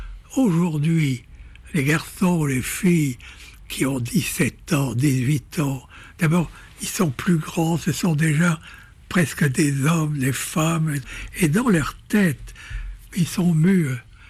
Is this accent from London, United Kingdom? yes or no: yes; London, United Kingdom; French is a second language; tout le monde doit voir que je viens de Londres, je viens de l'extérieur.